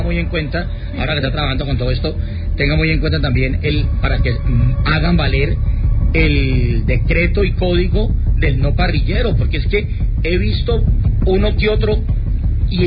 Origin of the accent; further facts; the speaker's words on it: Cali, Valle del Cauca, Colombia; yo también soy caleño